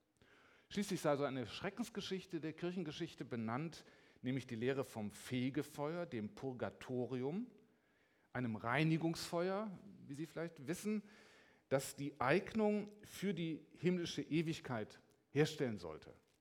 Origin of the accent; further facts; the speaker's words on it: Cologne, North Rhine-Westphalia, Germany; Sie wissen, ich bin Kölner, aber ich bin auch gerne in Hamburg.